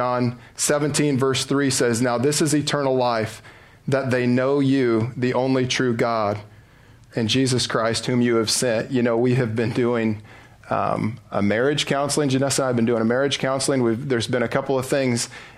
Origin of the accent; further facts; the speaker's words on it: Iowa, United States; When I grew up in Southeast Iowa, one of my favorite people was a man named Frosty Van Vorst.